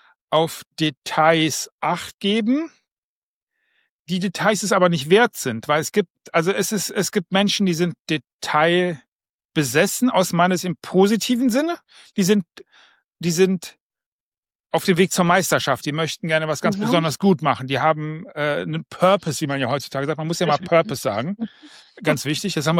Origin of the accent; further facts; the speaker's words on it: Rhineland, Germany; ich komme ja aus dem Rheinland